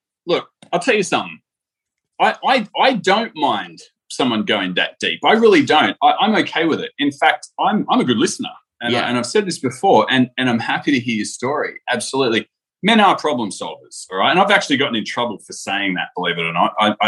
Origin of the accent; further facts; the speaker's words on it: Sydney, New South Wales, Australia; I'm from Sydney. It's a cool city, but to live Queensland, Gold Coast, Australia.